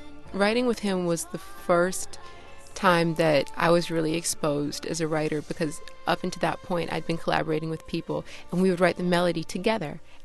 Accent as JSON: {"language": "English", "town": "St. Paul", "region": "Minnesota", "country": "United States", "tie": "born there", "said": "I was born in St. Paul, and I moved around a lot as a kid. But Minnesota has a huge melting pot of music."}